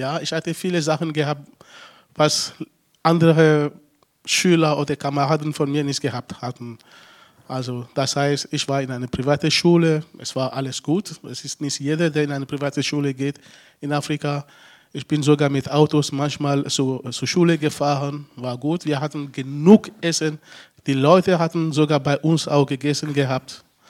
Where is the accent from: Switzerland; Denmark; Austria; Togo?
Togo; now in Germany; Ich komme aus Togo, das ist in Westafrika. Zwischen Ghana und Nigeria.